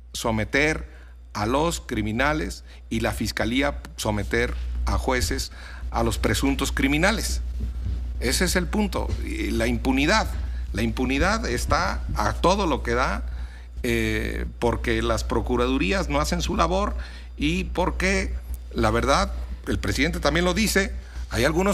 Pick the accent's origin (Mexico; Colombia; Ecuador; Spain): Mexico